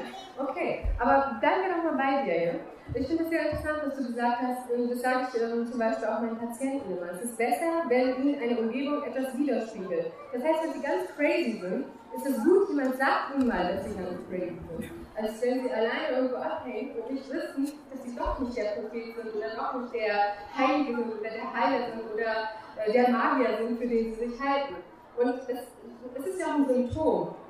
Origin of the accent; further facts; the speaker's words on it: Pakistan; wir kommen ja auch aus Pakistan, ja, da gibt es auch die ganzen Probleme.